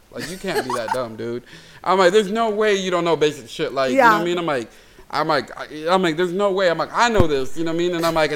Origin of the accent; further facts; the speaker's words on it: San Diego, California, United States; Because like, I grew up in City Heights. I grew up, you know.